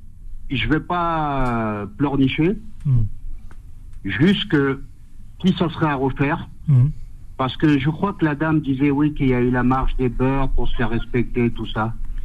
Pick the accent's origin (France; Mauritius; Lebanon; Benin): France; born there; Je ne suis pas français, moi. Je suis né en France. Oui. J'ai fait la maternelle en France.